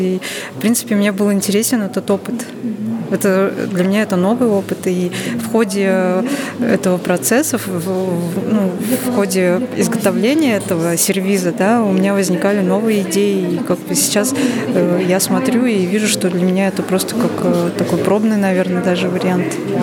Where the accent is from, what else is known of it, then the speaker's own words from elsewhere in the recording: Ulan-Ude, Buryatia, Russia; born there; я корни акинские, вот, наполовину иркутские. Вот. А так я сама родилась в Улан-Удэ.